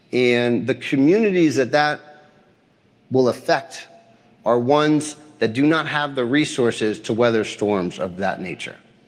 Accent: Chicago, Illinois, United States; I'm from Chicago. Like 2 degrees warming, that sounds good.

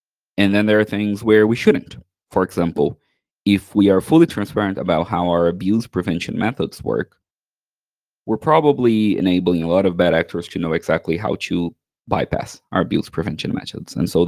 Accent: Brazil; But I'm from Brazil, and in Brazilian justice, we have, a few years ago, instituted something

